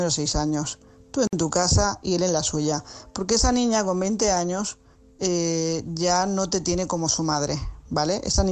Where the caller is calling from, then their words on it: Tarragona, Catalonia, Spain; corresponsal de Tarragona